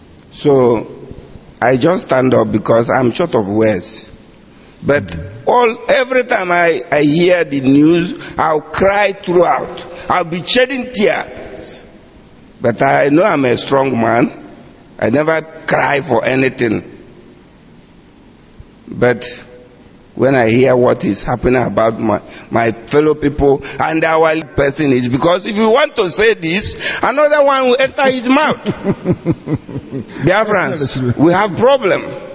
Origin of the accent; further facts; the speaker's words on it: Upo, Anambra, Nigeria; I come from Upo in Dunukovia local government area, Anambra State, formerly in Nigeria in the zoo, but now in Biafra land.